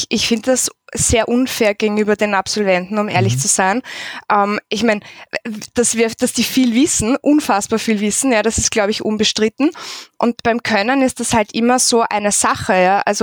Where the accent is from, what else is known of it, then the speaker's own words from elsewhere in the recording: Vienna, Austria; born there; Ich bin in Wien geboren, ich habe in Wien studiert, habe in Wien gearbeitet